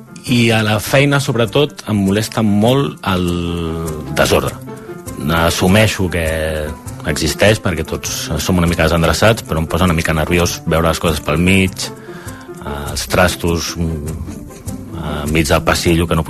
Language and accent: Catalan; Barcelona, Catalonia, Spain; tinc 41 anys, sóc de Barcelona